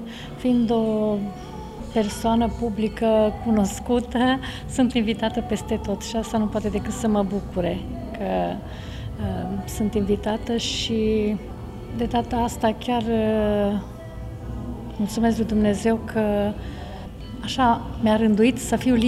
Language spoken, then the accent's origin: Romanian; Romania; Să știți că sunt tare mândră că sunt româncă.